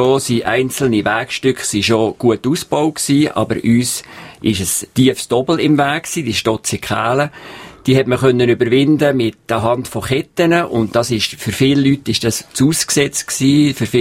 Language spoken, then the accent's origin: German; Bern, Switzerland; ich bin ein Berner ursprünglich und halt nicht einheimisch